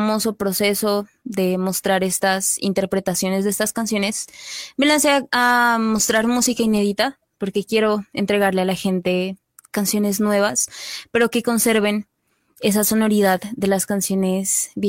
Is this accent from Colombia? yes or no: yes; Pasto, Nariño, Colombia; Vengo desde San Juan de Pasto.